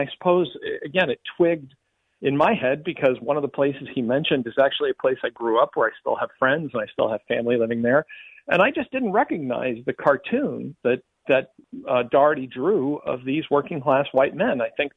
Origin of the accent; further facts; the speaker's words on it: Chicopee, Massachusetts, United States; I'm actually from Chicopee, Massachusetts, and I actually grew up there.